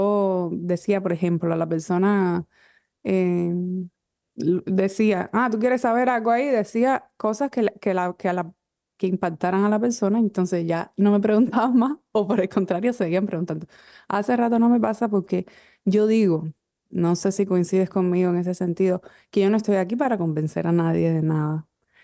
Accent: Cuba; O sea, nosotros como cubanos conocemos bastante sobre ello

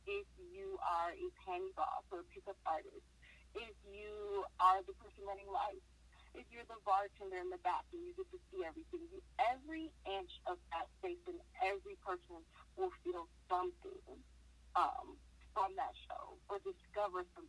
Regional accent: Los Angeles, California, United States; I'm from South Central LA. There's this beautiful polish and glam about South Central LA that I love, but it's very rough and tough, but also sparkly.

